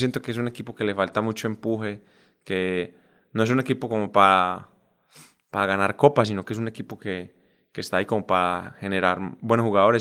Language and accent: Spanish; Medellín, Antioquia, Colombia; nosotros, pues, crecimos en Medellín, los cuatro somos de Medellín